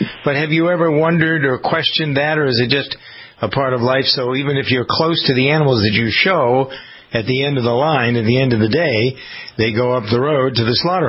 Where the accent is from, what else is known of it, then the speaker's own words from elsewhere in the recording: Framingham, Massachusetts, United States; I grew up in Framingham and started working on a dairy farm. It was my family's farm, but it was across the street from where I grew up.